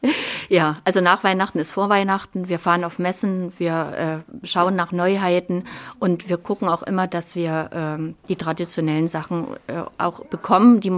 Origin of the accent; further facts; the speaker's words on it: Saxony, Germany; Ich stamme aus dem Erzgebirge